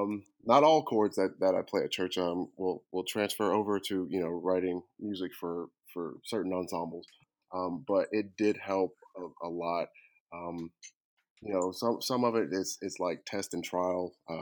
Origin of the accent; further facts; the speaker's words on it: Pensacola, Florida, United States; I'm born and raised in Pensacola, Florida.